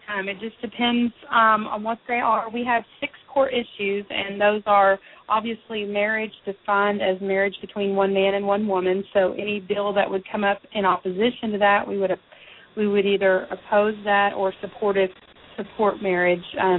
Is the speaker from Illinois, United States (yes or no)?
no; Texas, United States; Sure. I'm from Texas.